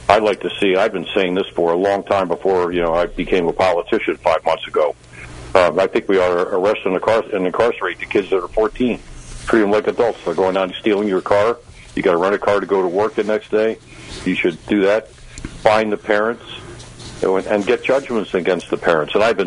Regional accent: Maryland, United States; we're all from Maryland

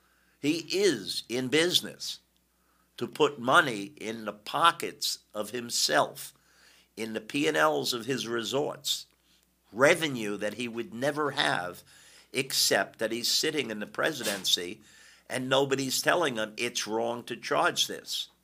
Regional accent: Brooklyn, New York, United States; I grew up in Brooklyn, New York.

